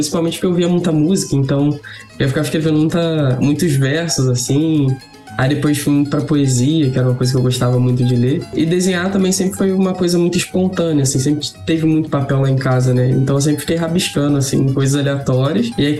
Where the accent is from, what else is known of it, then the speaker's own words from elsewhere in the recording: Rio de Janeiro, Brazil; Eu sou nascido e criado aqui, né, no Rio de Janeiro, no Brasil.